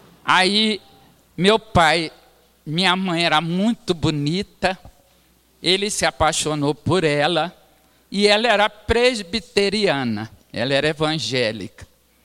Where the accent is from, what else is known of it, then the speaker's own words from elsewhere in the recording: Recife, Pernambuco, Brazil; Eu nasci no Recife, meu pai nasceu no Recife, minha mãe nasceu na Paraíba, em Campina Grande. E desde menina, eu ouvindo maracatus.